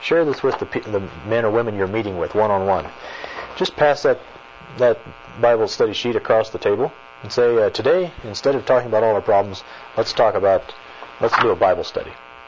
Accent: Iowa, United States; Where I grew up in Iowa, there were a kind of a family of farmers

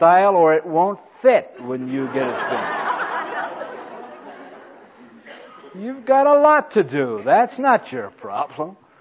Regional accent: United States; I'm a Christian, I'm an American, I'm a citizen, I'm a taxpayer and a voter and a lot of other things, but I'm not a disciple.

